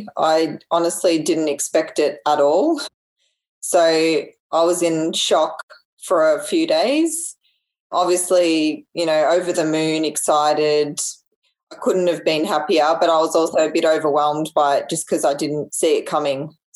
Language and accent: English; Melbourne, Victoria, Australia; So I'm from Melbourne. So I'm in the unlucky state at the moment.